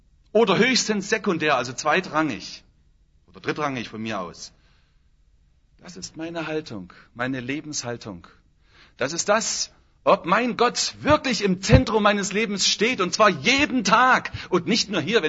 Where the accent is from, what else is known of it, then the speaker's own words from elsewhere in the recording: East Germany, Germany; moved away; das war bei uns im Osten so, und das ist hier im Westen nicht anders